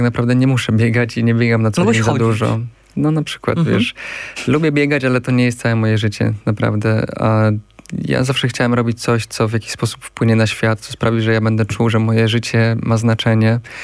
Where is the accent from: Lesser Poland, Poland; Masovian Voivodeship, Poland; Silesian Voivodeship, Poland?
Silesian Voivodeship, Poland; Ja pochodzę z małego miasteczka na Śląsku